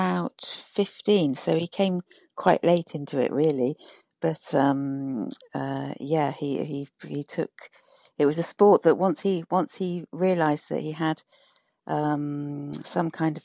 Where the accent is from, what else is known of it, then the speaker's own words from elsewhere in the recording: United Kingdom; moved away as an adult; now in Ireland; I'm from the UK, and my husband is Irish, and we came to live in West Cork, where my husband's dad is from, about 16 years ago now.